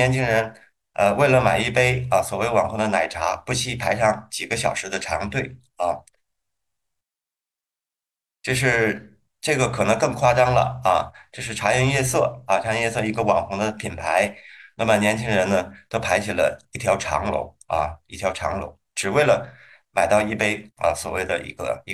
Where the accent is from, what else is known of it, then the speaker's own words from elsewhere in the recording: Hebei, China; 河北的这个叫蜂蜜麻糖啊，是我们家乡的一个特产